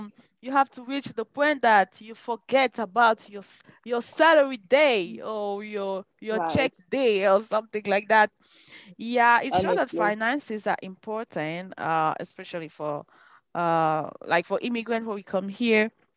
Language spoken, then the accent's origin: English; Cameroon; We're talking about Cameroon because we come from Cameroon, most of us here.